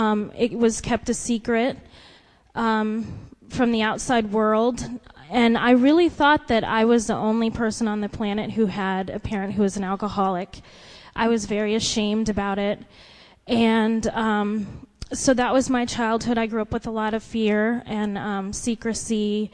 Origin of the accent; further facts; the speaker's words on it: Aurora, Colorado, United States; I am originally from Aurora, Colorado. It's a suburb of Denver. And where I grew up, there weren't a lot of black families.